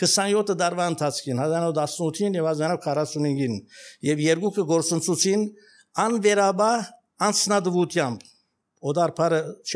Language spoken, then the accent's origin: Armenian; Yerevan, Armenia; Երևանից եմ